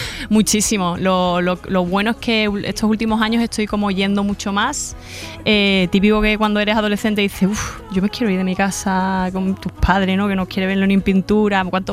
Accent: Chiclana de la Frontera, Andalusia, Spain; Yo soy de Chiclana de la Frontera.

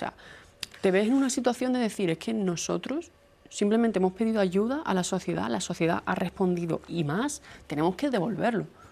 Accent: Andalusia, Spain; allí en Andalucía, que nosotros somos de Andalucía

